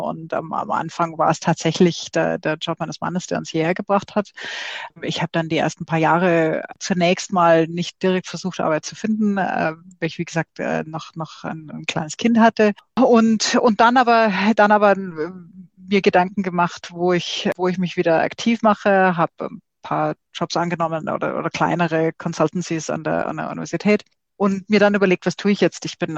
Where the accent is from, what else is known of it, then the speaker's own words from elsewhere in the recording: Germany; moved away as an adult; also born or lived in Kenya / Canada; now in Australia; Also ich bin nicht aus Deutschland nach Australien gekommen, sondern bin aus Deutschland weggezogen 1995, also schon vor längerer Zeit. Das ging damals nach Kanada. Ich hatte in Deutschland studiert und also bin natürlich dort aufgewachsen, habe da studiert und meine Doktorarbeit gemacht.